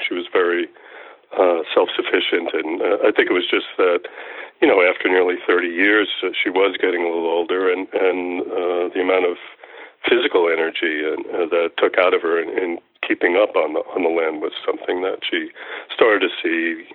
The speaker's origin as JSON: {"language": "English", "town": "Brooklyn", "region": "New York", "country": "United States", "said": "I was from Brooklyn or suburbia at most, and then coming out into the heart of the corn"}